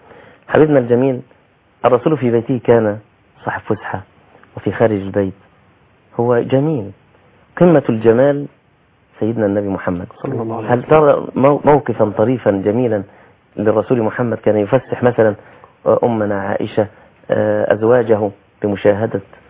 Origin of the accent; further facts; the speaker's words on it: Egypt; في بعض الناس من سكان الأماكن الراقية عندنا في مصر